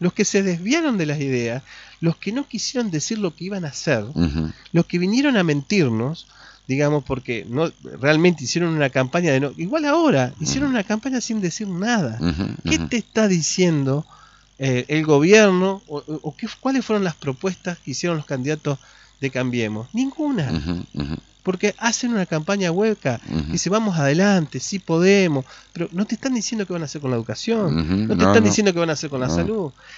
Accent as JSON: {"language": "Spanish", "town": "Concordia", "region": "Entre Ríos", "country": "Argentina", "said": "Yo soy de esta región, soy de Concordia."}